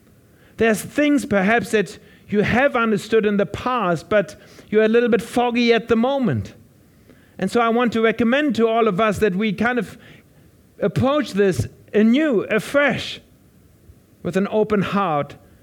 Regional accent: Germany; Now, I come from Germany, and in Germany, we used to have some religion. But it's very atheistic at the moment, and I can say that. I'm German.

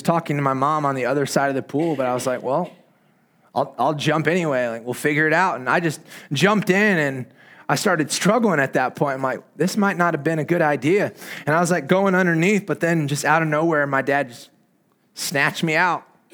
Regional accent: Indiana, United States; I grew up in the Midwest in Indiana, where it's very cold, rainy, and gray. We were very far from the sea.

